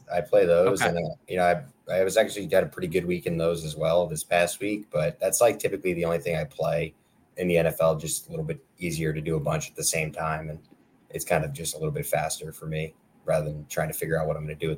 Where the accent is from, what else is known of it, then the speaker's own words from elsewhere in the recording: New York, United States; I'm from Long Island originally.